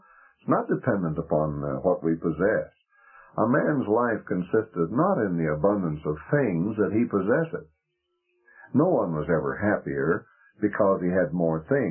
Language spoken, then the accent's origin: English; Colorado Springs, Colorado, United States; from Colorado Springs.